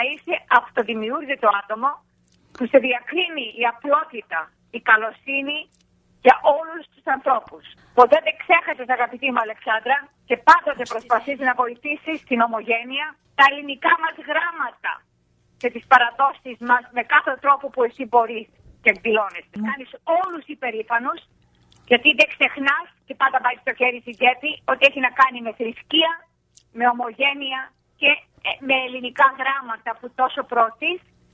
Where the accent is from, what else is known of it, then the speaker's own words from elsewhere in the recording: Greece; Γιατί και εγώ είμαι Ελληνίδα μέχρι κόκαλο που λένε.